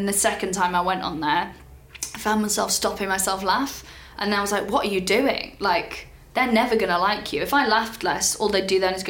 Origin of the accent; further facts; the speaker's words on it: Wales, United Kingdom; accent: neutral; I've always had, like, a weirdly neutral accent. I never sounded like the people back home in Wales. None of my friends did, even the first language Welsh people. So people would be like, you don't sound very Welsh.